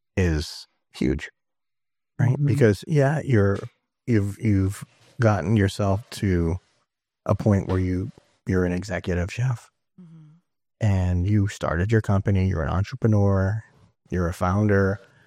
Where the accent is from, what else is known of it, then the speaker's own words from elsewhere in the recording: Miami, Florida, United States; I'm from Miami. I grew up with all like the whole spectrum of Latins around.